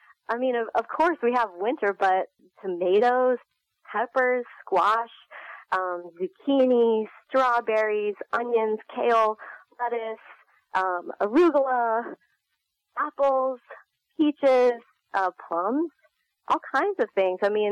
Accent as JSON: {"language": "English", "town": "Arlington", "region": "Virginia", "country": "United States", "lives_now": "Muncie, United States", "said": "I am originally from Arlington, Virginia, and I moved to Ball State 7 years ago when my husband actually started working for Ball State. So we were kind of Muncie transplants."}